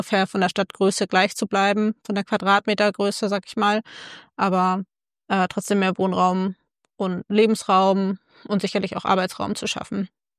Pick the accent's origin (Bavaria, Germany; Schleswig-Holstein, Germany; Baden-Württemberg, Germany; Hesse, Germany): Schleswig-Holstein, Germany; Kiel; hier in meiner Heimatstadt in Kiel